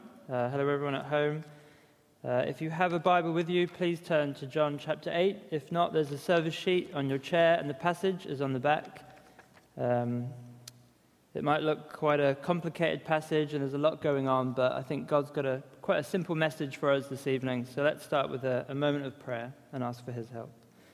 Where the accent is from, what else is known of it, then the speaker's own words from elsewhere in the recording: East of England, United Kingdom; now in Scotland; I'm originally from Norfolk, and the landscape is famously flat.